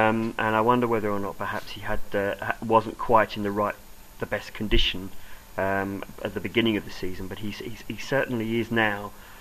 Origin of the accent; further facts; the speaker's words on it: England, United Kingdom; Well, as an Englishman, you kind of hope that would happen.